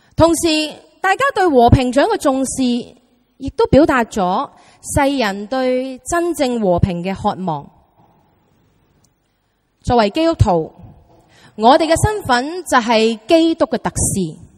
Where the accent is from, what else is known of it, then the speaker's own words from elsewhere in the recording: Hong Kong; 又鼓励我们香港人要一起坚强地生活下去。